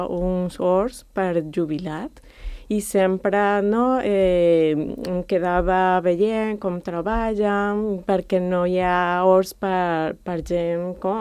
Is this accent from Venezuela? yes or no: yes; Venezuela; Catalan is a second language; now in Spain; Jo soc de Venezuela